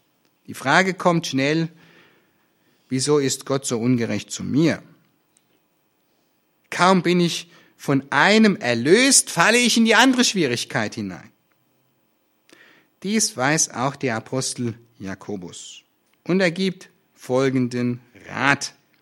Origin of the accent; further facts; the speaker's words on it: Alzey, Rhineland-Palatinate, Germany; in meiner Heimatgemeinde in Alzey, weit von hier weg